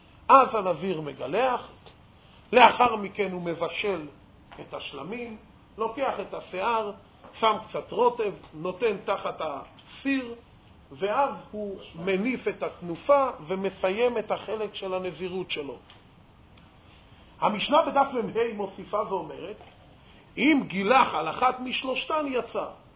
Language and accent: Hebrew; Jerusalem, Jerusalem District, Israel; אנחנו כולם ירושלמים, אבל עזוב.